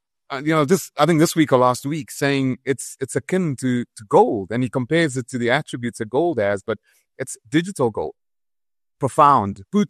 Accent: South Africa; As a South African, I'm petrified.

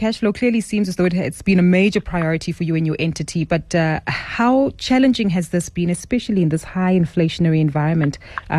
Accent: South Africa; how all of this has a downstream effect to us as South African consumers, especially when it comes to food security

